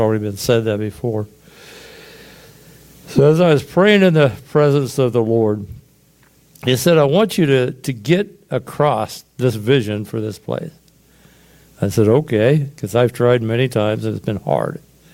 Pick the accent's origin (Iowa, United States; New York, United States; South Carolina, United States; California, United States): Iowa, United States; Oskaloosa; I grew up in Oskaloosa, Iowa. I went to Central Reformed Church.